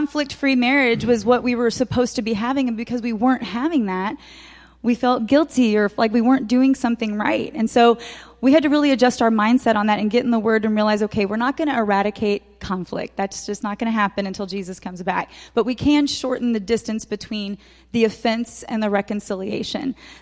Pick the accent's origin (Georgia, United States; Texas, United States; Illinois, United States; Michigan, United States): Texas, United States; Dallas; I'm from Texas originally and from Dallas.